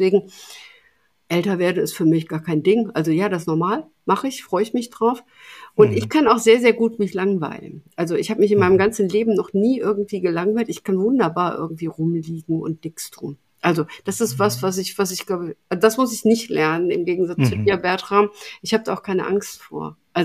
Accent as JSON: {"language": "German", "town": "Cologne", "region": "North Rhine-Westphalia", "country": "Germany", "said": "ich bin ja auch Kölnerin"}